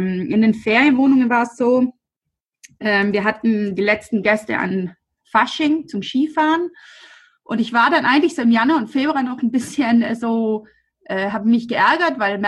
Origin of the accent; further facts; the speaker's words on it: Alweins, Trentino-Alto Adige, Italy; ich komme aus Alweins, das ist ein kleiner Ort neben Brixen. Wir haben einen Bauernhof mit Gemüseanbau und Apfelwirtschaft und noch dazu ein Gasthaus und eben ein paar Ferienwohnungen.